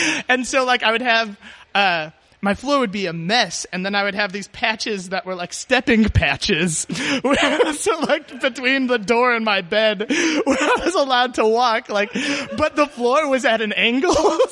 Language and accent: English; Chicago, Illinois, United States; I grew up in Chicago, and a friend of mine that grew up here